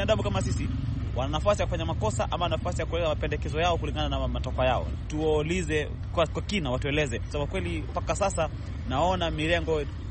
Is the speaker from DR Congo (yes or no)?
no; Kenya; mimi kama Mkenya